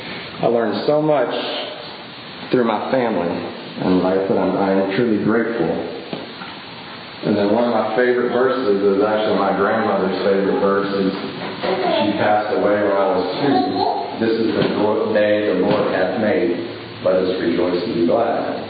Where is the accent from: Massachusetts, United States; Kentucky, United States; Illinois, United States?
Kentucky, United States; We grew up in Kentucky, but we moved around some growing up.